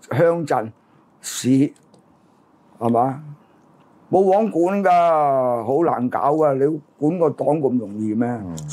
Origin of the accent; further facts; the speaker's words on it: China; 即係你想我哋中國人撲街啦